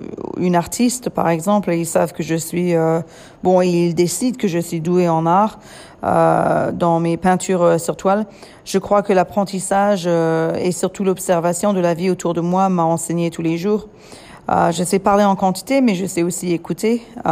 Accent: France; now in United States; mon français cassé ou mal exprimé, cela fait quand même 21 ans que j'ai quitté la France et que je me suis baignée dans la culture américaine, mais aussi sans nécessairement continuer ma propre langue maternelle.

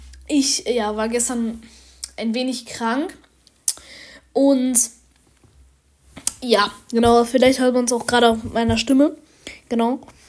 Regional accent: Germany; now in Switzerland; Also ich bin eigentlich Deutscher, aber wir wohnen halt in der Schweiz.

